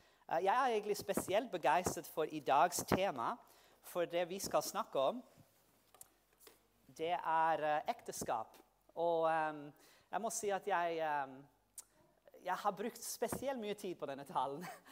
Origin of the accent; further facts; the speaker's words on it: New Zealand; first language English; Norwegian is a second language; also born or lived in Netherlands; now in Norway; Jeg kommer jo fra New Zealand, som mange av dere vet, oppvokst i New Zealand, i hvert fall nederlandske foreldre. Så mitt første språk engelsk, og så lærte jeg nederlandsk når jeg kom til Nederland. Og så måtte jeg selvfølgelig lære norsk når jeg kom til Norge.